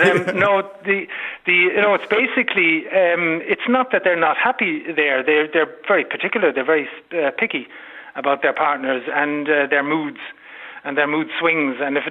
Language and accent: English; Cork, Munster, Ireland; I grew up in Cork, but we used to go up to Dublin quite often.